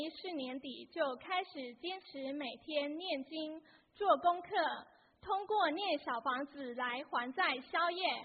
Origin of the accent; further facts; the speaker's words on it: Los Angeles, California, United States; 我是来自洛杉矶的